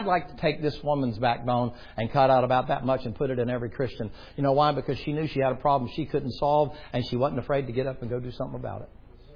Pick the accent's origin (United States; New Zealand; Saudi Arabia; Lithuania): United States; the South; I'm from the South. And one thing I hate about the South is you get something stuck in your craw.